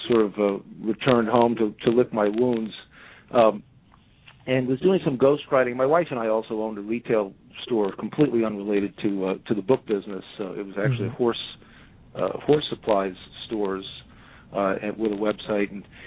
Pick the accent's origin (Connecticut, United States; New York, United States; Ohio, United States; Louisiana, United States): New York, United States; born there; I was born on Long Island, very close to New York City. My father commuted to New York